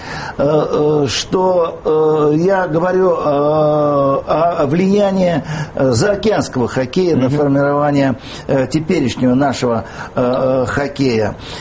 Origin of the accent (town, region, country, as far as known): Moscow, Russia; born or raised there